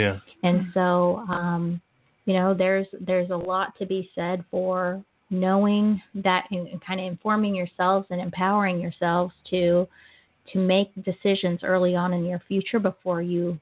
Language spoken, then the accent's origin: English; Florida, United States; now in Tulsa, United States; I am not from Tulsa. I originally grew up in Florida. Went to high school out there.